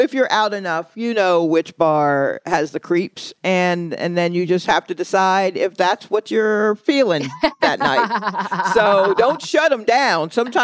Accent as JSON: {"language": "English", "town": "Atlanta", "region": "Georgia", "country": "United States", "tie": "born or raised there", "said": "I grew up in Atlanta, and a lot of major areas in Atlanta don't have a sidewalk."}